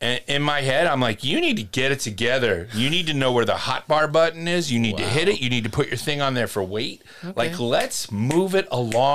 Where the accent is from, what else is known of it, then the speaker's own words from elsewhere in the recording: Philadelphia, Pennsylvania, United States; But maybe that's because I'm from Philly.